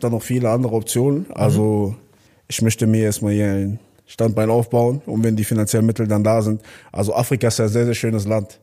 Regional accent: Bergheim, North Rhine-Westphalia, Germany; ich komme aus einer kleinen Stadt, ich komme aus Bergheim. Ja, und es ist quasi ein Dorf.

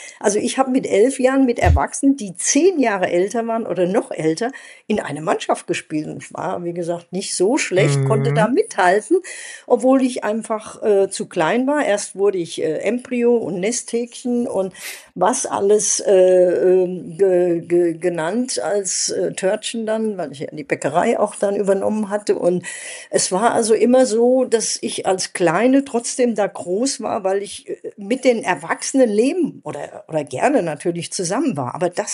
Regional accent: Dietzenbach, Hesse, Germany; born there; dadurch, dass du mit dem Fußball ja schon mal außerhalb deines Dietzenbach, wo ich geboren bin, rauskommst

